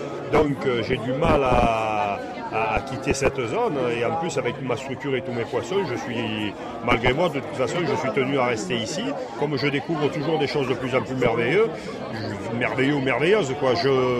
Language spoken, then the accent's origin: French; La Ciotat, Provence-Alpes-Côte d'Azur, France; Ben oui, La Ciotat, c'est ma ville natale, c'est certainement la ville où je finirai mes jours